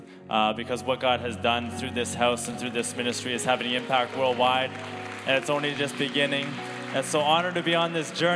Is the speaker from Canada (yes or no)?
yes; Brampton, Ontario, Canada; moved away as an adult; if we have any Brampton people in the house. Born and raised over there, and then as every Canadian dreams, or at least, I don't know, I dreamed of, escaping this winter.